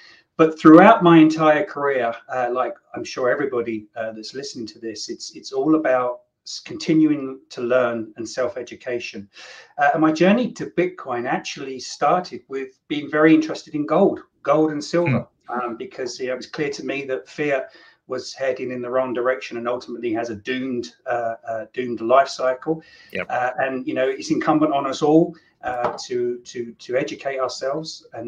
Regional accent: England, United Kingdom; I'm from England

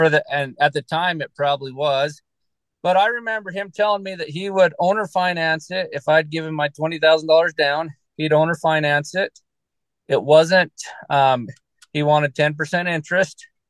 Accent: Fillmore, Utah, United States; I grew up around Fillmore, Utah. There was a 300-acre farm for sale, and they wanted $1,200 an acre.

